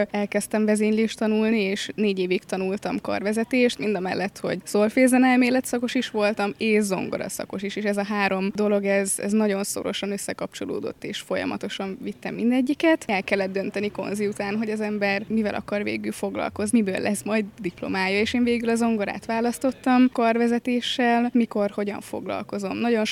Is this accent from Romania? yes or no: no; Veszprém, Veszprém County, Hungary; Veszprémben születtem, ott is nőttem föl.